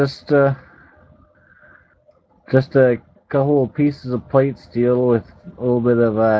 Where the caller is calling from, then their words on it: Seattle, Washington, United States; Seattle, Washington, United States of America.